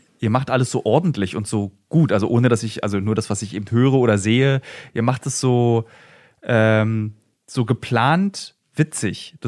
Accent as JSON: {"language": "German", "region": "Berlin", "country": "Germany", "said": "als Berliner denkt man ja immer, eigentlich alle Clubs müssen Millionäre sein in Berlin"}